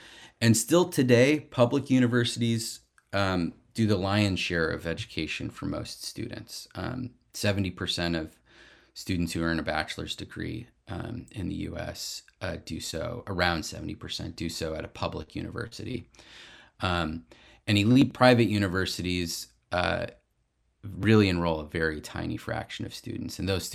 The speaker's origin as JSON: {"language": "English", "region": "California", "country": "United States", "said": "One thing that I can talk about as a Californian who knows the UC system very well"}